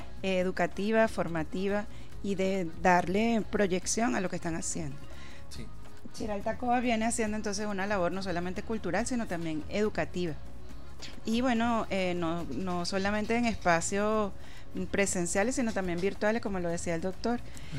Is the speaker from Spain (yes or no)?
no; Venezuela; enaltecer lo que somos los venezolanos